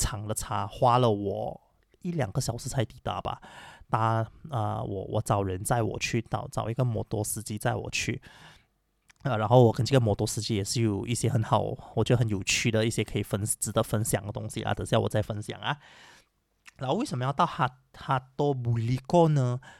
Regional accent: Malaysia; 因为我是马来西亚人，所以我会说马来语

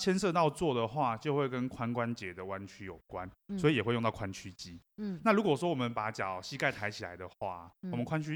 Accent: Taiwan; 以我们台湾人的习惯嘛，就包括我们之前在学校

